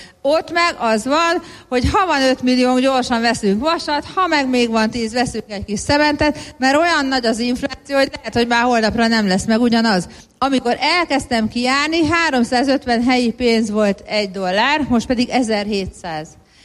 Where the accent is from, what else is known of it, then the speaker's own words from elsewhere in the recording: Nigeria; Hungarian is a second language; ha én nigériai vagyok